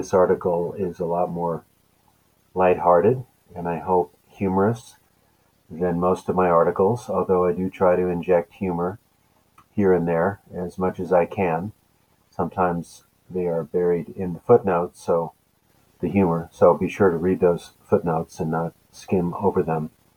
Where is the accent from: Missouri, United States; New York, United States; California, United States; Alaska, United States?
Alaska, United States; Anchorage; She was a husky German Shepherd mix that we had when I was growing up in Anchorage, Alaska.